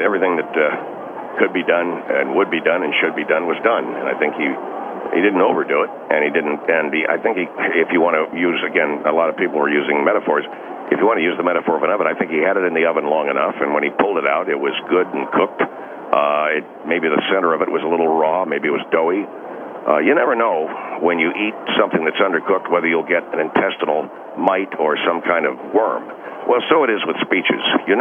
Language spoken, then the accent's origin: English; Cleveland, Ohio, United States; I'm from Cleveland, Ohio.